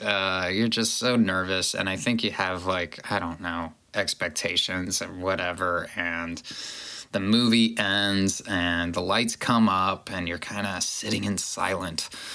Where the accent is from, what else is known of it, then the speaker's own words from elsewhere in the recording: Ohio, United States; Like, I grew up in Ohio